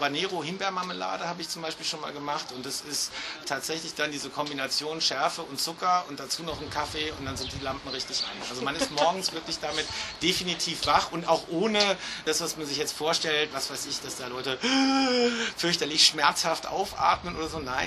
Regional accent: Berlin, Germany; ich komme hier aus Berlin

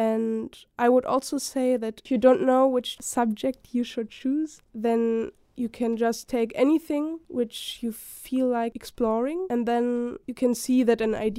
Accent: Berlin, Germany; English is a second language; well, I'm from Berlin, so I didn't really know the mountains

